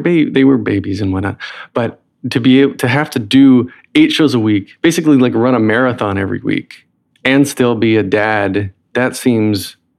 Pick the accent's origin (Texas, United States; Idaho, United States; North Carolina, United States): North Carolina, United States; accent: Southern; now in Brooklyn, United States; Oh, I'm from... Well, I live in Brooklyn now, but from North Carolina, so I had to drop my Southern accent.